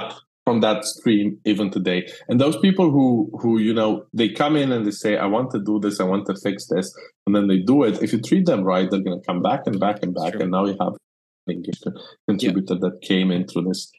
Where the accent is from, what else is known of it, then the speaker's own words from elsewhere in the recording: Romania; that's because I'm of Romanian. I was born and bred in Romania